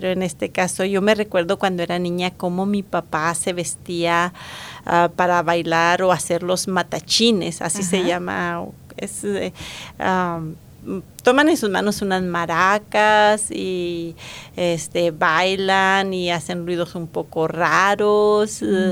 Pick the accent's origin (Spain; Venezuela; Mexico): Mexico; Colonia Alamillo, Chihuahua; de un pueblito muy pequeño de allá de Chihuahua llamado Colonia Alamillo. Ajá. Y es muy, muy entre la sierra, digámoslo así, ¿verdad? Así es que soy de Chihuahua de la Sierra.